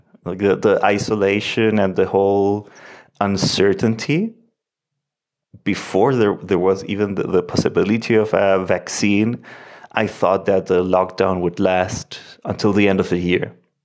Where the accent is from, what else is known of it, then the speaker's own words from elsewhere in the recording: Punta Arenas, Magallanes, Chile; now in Santiago, Chile; I come from Chile, from the southernmost city in Chile, Punta Arenas, which is right at the Magellan Strait. I have been living in Santiago for more than 10 years.